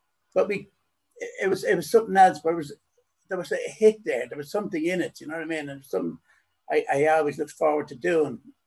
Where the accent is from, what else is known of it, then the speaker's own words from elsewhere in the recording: Dublin, Leinster, Ireland; born there; I was born in Dublin, and But anyway, four kids were born Drumcondra.